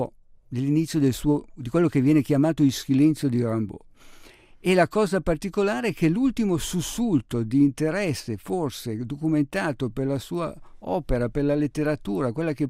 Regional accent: Milan, Lombardy, Italy; io sono milanese

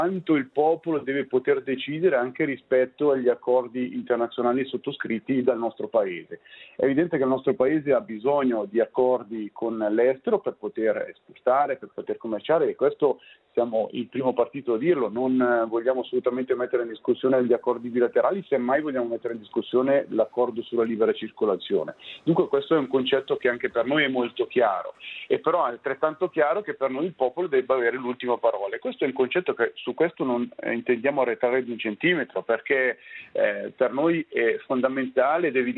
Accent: Ticino, Switzerland; da ticinese

